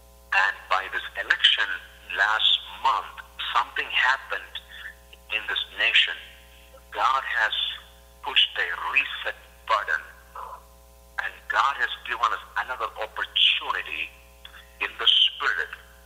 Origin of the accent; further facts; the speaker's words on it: India; I'm from India. I grew up there.